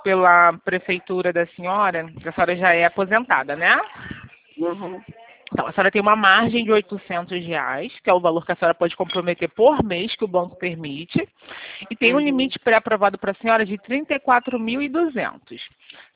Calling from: Rio de Janeiro, Brazil; Não, sou aqui do Rio

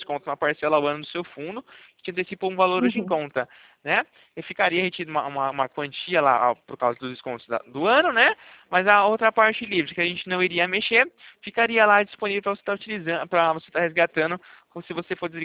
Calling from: Itatiba, São Paulo, Brazil; Eu falo aqui de Itatiba, interiorzinho de São Paulo.

